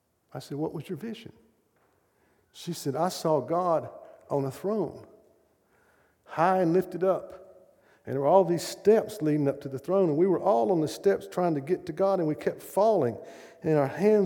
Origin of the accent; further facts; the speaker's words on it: United States; I grew up as an American, and we're individualist.